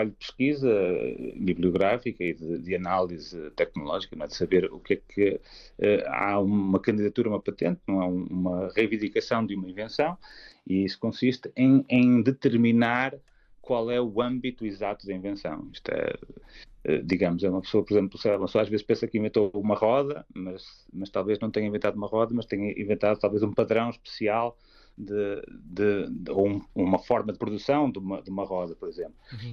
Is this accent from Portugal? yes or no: yes; Portugal; moved away as an adult; eu saí de Portugal